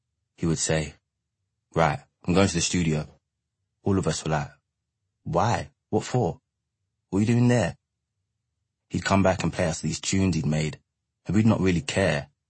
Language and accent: English; Bow, London, United Kingdom; so you're from Bow, I'm from Bow.